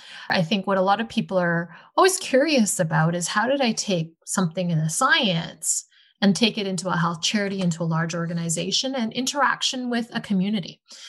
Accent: Ottawa, Ontario, Canada; also born or lived in Winnipeg / Hong Kong; I am Canadian. I was born in Winnipeg and grew up in Ottawa, but moved to Hong Kong in my teenage years and finished out high school there and came back for university.

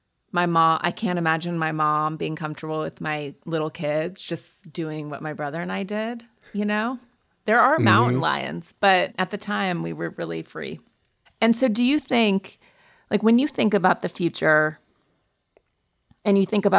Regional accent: Montana, United States; I grew up in Montana.

